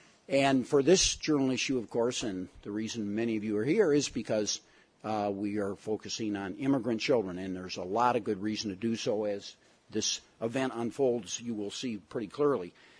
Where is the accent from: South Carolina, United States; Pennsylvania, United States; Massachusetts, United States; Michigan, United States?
Michigan, United States; even though I have to say I'm from Michigan. My entire family went to the University of Michigan